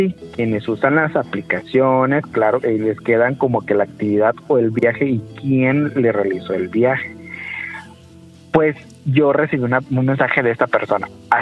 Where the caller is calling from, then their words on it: Tuxtla Gutiérrez, Chiapas, Mexico; Pues aquí en Tuxtla, pues escuchamos pues su programa.